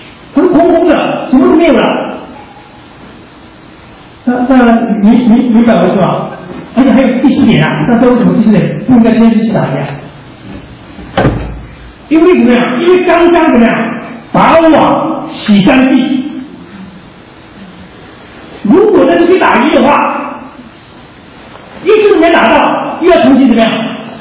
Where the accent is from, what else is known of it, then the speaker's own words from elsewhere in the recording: China; 就是我们中国人嘛，不听老人言怎么样？